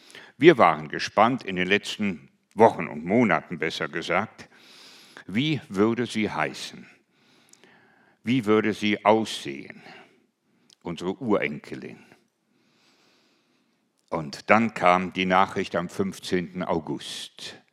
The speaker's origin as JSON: {"language": "German", "country": "Germany", "said": "also ich war ja aus Deutschland, Allemand … ist übersetzt deutscher Schäferhund."}